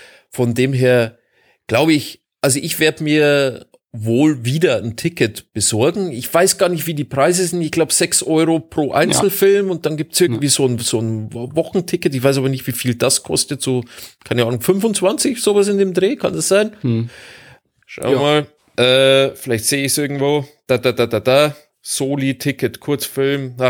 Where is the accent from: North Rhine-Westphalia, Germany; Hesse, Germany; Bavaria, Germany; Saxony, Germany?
Bavaria, Germany; Munich; ich bin ja Münchner